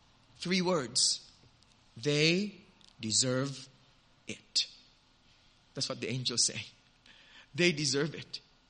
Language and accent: English; Philippines; As a Filipino, we are so proud of her